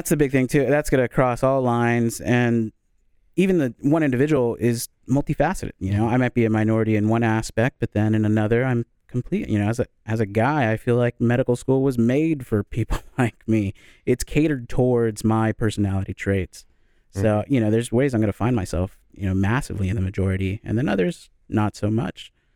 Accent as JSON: {"language": "English", "country": "United States", "tie": "born or raised there", "said": "We're growing up in America. The thing is, we're already in the richest segment of the world."}